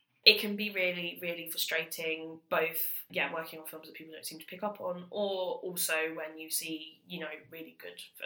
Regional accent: London, United Kingdom; I'm from London

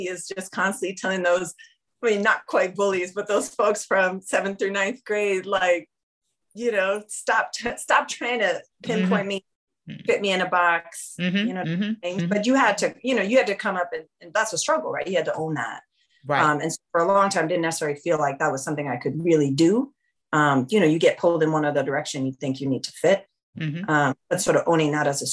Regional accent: New York City, New York, United States; I grew up in New York City as a multiracial, multicultural Afro-Latina.

